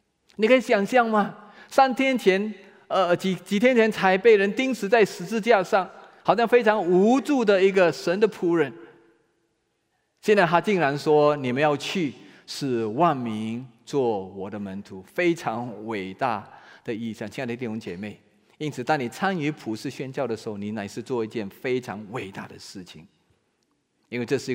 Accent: China; 那我们中国人呢，我常说中国人我们有三厚特别条件，有三厚。

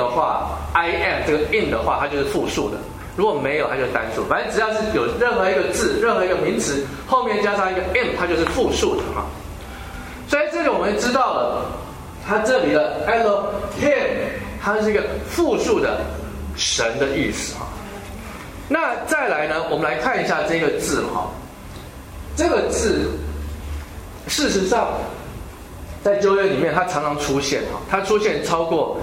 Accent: China; 跟我们中国人古时候写的是一样的。

